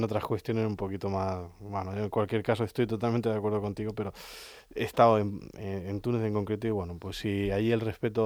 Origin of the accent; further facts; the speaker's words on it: Spain; normalmente los españoles caemos simpáticos